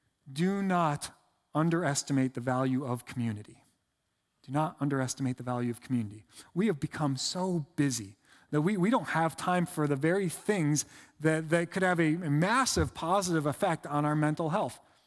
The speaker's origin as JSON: {"language": "English", "town": "Painesville", "region": "Ohio", "country": "United States", "tie": "born or raised there", "said": "I grew up in Painesville, Ohio, near Lake Erie."}